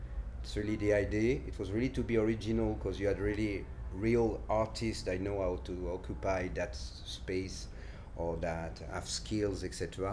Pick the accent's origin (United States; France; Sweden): France; accent: French; English is a second language; so I keep my French just for you. I come from France, but my name is obviously Italian.